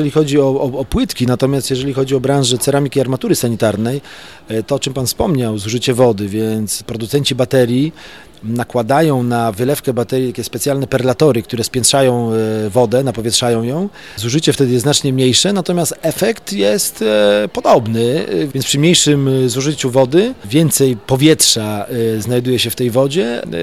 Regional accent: Opole, Opole Voivodeship, Poland; No ja jako Opolanin naprawdę jestem dumny z tego, że Opole doczekało się takiego miejsca.

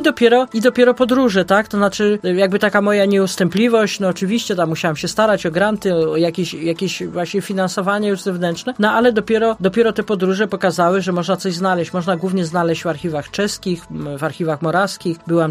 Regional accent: Opole, Opole Voivodeship, Poland; Bo ja się wychowałam jeszcze w czasach, jestem Opolanką, prawda?

